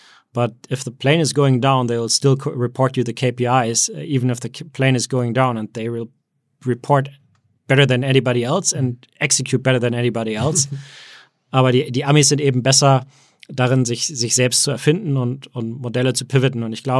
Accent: Hamburg, Germany; born there; also born or lived in Berlin / United States; Ja, geboren in Hamburg, aber auch viel auch in Berlin und viel auch in den USA.

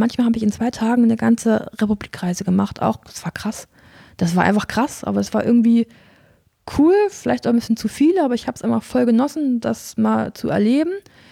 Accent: Erfurt, Thuringia, Germany; ich liebe meinen Heimatort so sehr und ich habe auch als Athlet total profitiert davon. Du kennst es ja selber, wie kurz die Wege sind, wie gut die Infrastruktur ist für viele Sportarten in Erfurt.

